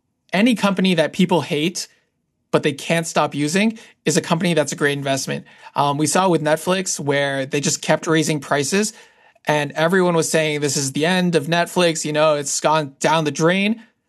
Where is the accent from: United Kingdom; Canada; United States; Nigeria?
Canada; I'm a Canadian citizen